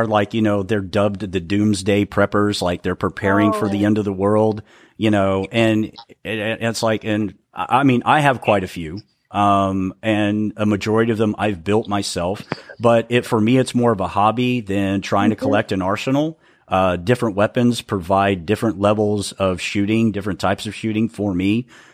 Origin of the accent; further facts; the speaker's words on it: El Paso, Texas, United States; I grew up in El Paso. I was the minority.